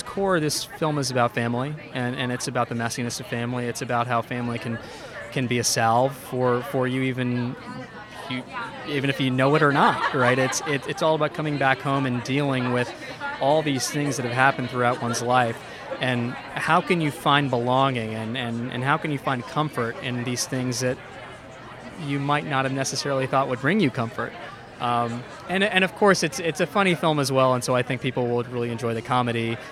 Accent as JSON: {"language": "English", "town": "New York City", "region": "New York", "country": "United States", "tie": "born or raised there", "said": "So the fact that it's premiering, the U.S. premiere is at Tribeca in my hometown."}